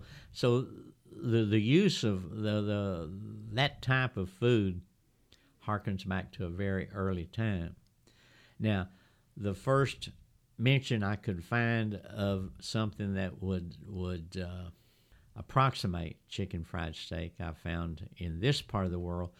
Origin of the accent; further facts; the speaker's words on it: Texas, United States; You know, I'm from Texas. I mean, it's blasphemy to put beans in your chili, you know.